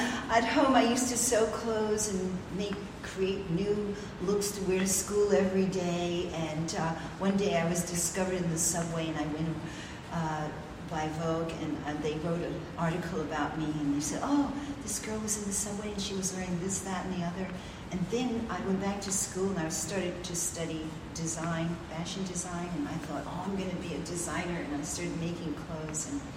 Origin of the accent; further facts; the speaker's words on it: New York, United States; I'm from New York, and I'm a model.